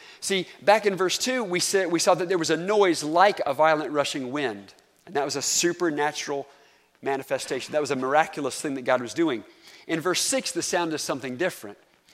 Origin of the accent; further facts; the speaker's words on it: North Carolina, United States; also born or lived in Texas; Now remember, I'm from North Carolina, but I'd been in Texas for a while by this point.